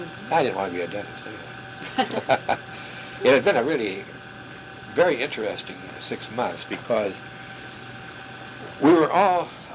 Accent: Dassel, Minnesota, United States; I was from Dassel and didn't drink, but I'd gone to a movie, which we hadn't done in Dassel either.

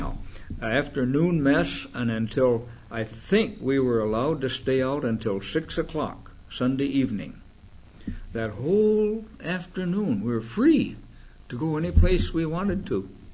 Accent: Illinois, United States; Oh, well, I'm from Illinois. Where are you from?

